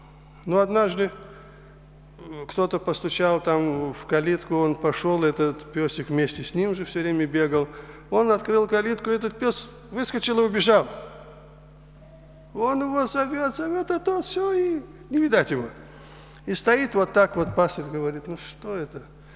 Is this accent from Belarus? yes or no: no; Baku, Azerbaijan; Я из Азербайджана, и со мной еще были трое братьев наших. Буквально неделю назад, вот так же в четверг вечером, у нас в Баку брала начало молодежная конференция.